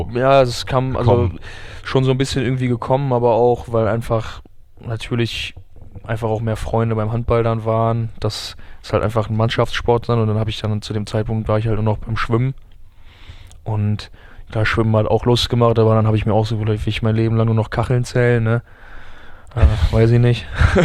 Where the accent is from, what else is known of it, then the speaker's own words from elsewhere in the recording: Gummersbach, North Rhine-Westphalia, Germany; Also tief verwurzelt hier seit mehreren Generationen schon. Also ich sehe mich auch eigentlich als gebürtiger Gummersbacher, muss man schon so sagen. Steht ja auch überall, aber ich meine, ich bin hier aufgewachsen.